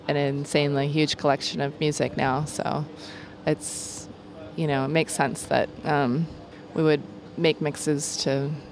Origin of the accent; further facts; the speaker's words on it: Wisconsin, United States; now in Los Angeles, United States; I grew up in Wisconsin, so that's where that comes from.